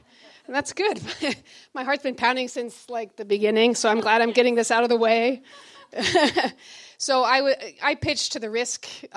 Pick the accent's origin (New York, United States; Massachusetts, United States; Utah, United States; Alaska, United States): Utah, United States; moved away; I grew up Mormon in Utah with six siblings, left the church, moved to Africa, and I study HIV.